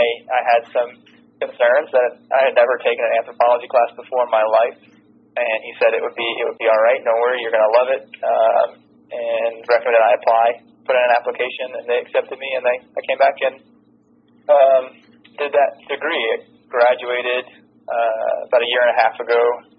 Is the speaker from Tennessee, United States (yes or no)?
yes; Memphis, Tennessee, United States; So I was born and raised in Memphis. I grew up in Memphis, Tennessee